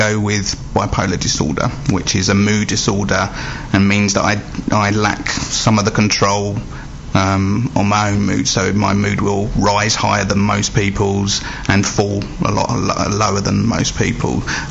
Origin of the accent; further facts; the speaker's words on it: London, United Kingdom; now in Essex, United Kingdom; I'm originally from London, so support groups in London, there's loads of them.